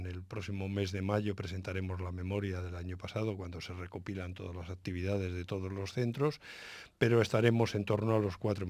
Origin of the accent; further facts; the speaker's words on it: Madrid, Community of Madrid, Spain; moved away as an adult; now in Alicante, Spain; desde Madrid, mi tierra natal, hasta los muchos años que ya llevo viviendo en Alicante